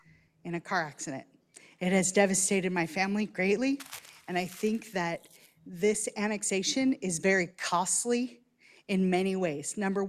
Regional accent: Royal City, Washington, United States; also born or lived in Othello; I'm from Royal City, Washington. I was born in Othello many years ago.

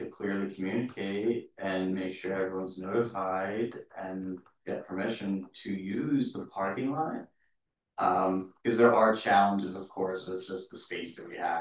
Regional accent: United States; now in Newtown, United States; I'm a Newtown resident. I've lived in this area for 15 years. I'm from Montgomery County originally.

